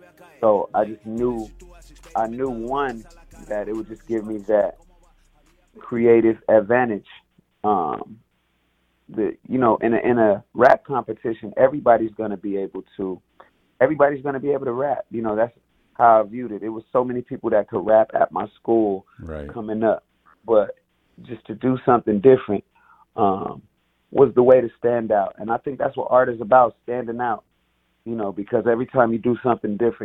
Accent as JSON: {"language": "English", "town": "Los Angeles", "region": "California", "country": "United States", "tie": "born or raised there", "said": "Los Angeles, I like to say, growing up in Los Angeles, Spanish is not a foreign language."}